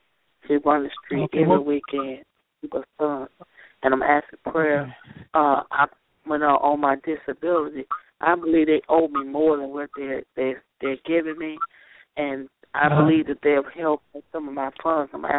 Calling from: Chicago, Illinois, United States; And I'm calling from Chicago.

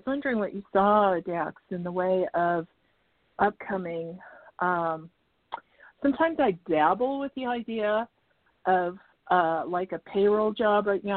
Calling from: Arizona, United States; from Arizona.

